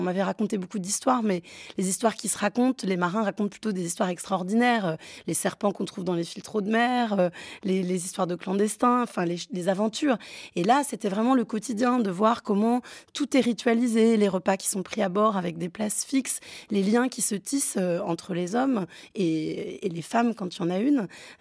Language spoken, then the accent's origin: French; Nantes, Pays de la Loire, France; j'ai grandi à Nantes avant qu'il y ait des grands travaux sur l'île de Nantes